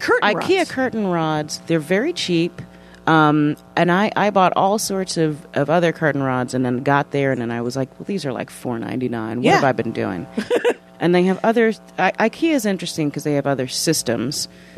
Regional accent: Manhattan, New York, United States; I wouldn't go back. I grew up in Manhattan.

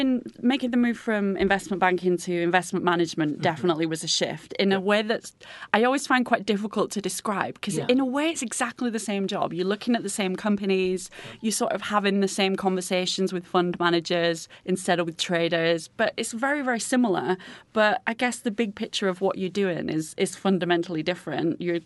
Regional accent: North West England, United Kingdom; So I'm from Lancashire originally, and we don't really have investment management there or investment banks.

